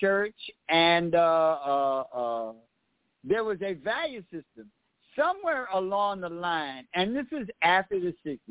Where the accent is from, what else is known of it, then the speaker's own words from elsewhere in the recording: New York, United States; but I'm from Harlem, and when you're from New York and Harlem. You really don't. Everything else to you is down south.